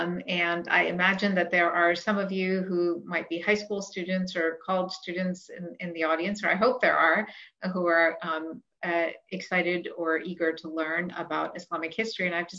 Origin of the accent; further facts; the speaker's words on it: New York City, New York, United States; I grew up in New York City.